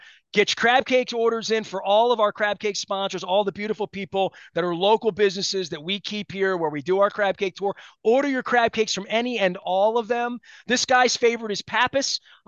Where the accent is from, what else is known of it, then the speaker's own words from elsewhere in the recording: Baltimore, Maryland, United States; I feel like I want to get my Baltimore accent on while I do this.